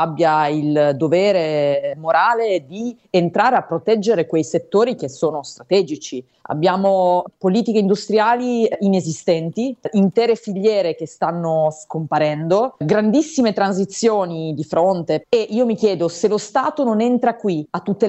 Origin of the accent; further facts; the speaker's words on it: Turin, Piedmont, Italy; lo dico anche da torinese